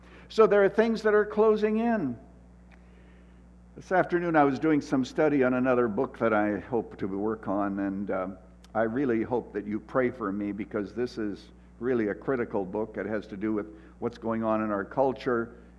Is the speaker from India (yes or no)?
no; Canada; now in United States; I was born and raised in Canada. I was a Canadian citizen for many years, but my wife is an American, my kids are an American, so I, a number of years ago, became an American citizen.